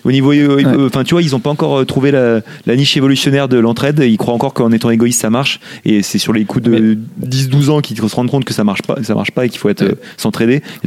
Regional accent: Villeurbanne, Auvergne-Rhône-Alpes, France; Je rappelle pour les auditeurs que je suis lyonnais, enfin je suis villeurbanais, ce qui est pareil.

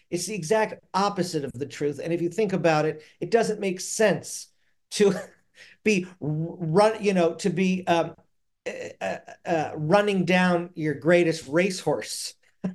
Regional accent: Los Angeles, California, United States; I grew up here in LA, I was always interested in the movies

